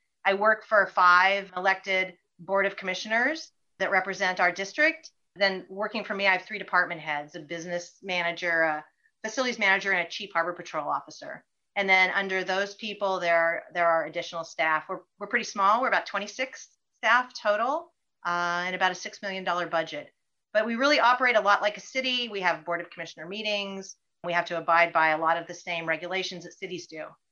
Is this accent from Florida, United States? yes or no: no; Colorado, United States; We grew up in Colorado. And so at that point, I knew that I was going to end up in California by the ocean.